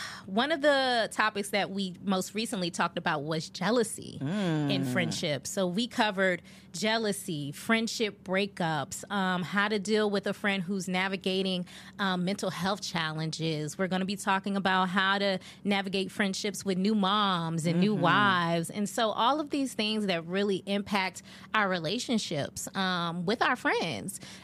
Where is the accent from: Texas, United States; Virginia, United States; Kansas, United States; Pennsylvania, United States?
Virginia, United States; First of all, I grew up in Virginia.